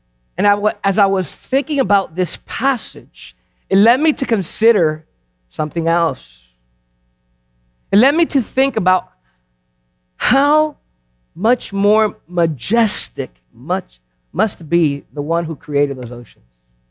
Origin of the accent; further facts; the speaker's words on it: Florida, United States; And out there, because I'm from Florida, the ocean is really just a mile and a half from my church building.